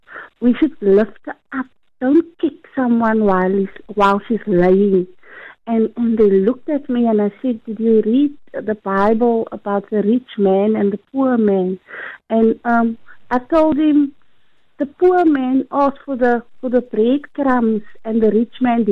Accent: Bontville, South Africa; I'm from Bontville. I used to be a member of the AFM congregation in Bontville.

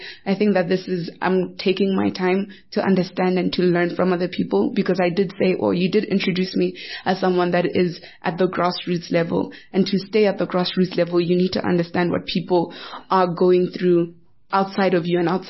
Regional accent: South Africa; I know that I am South African and I have a story to tell.

